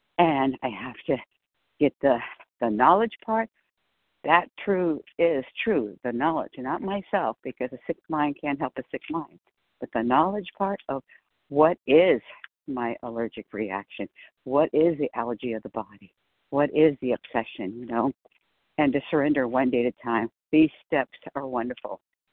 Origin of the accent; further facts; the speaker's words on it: California, United States; I'm from California